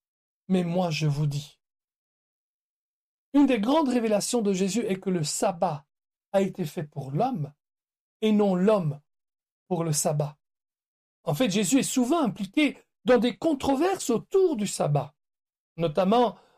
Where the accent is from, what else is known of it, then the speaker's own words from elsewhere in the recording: Italy; French is a second language; Bon, je suis italien, je peux le dire.